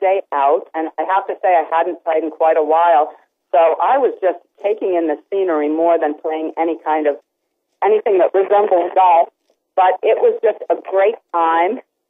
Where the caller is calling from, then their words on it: Connecticut, United States; I am calling from Connecticut, so that may explain it.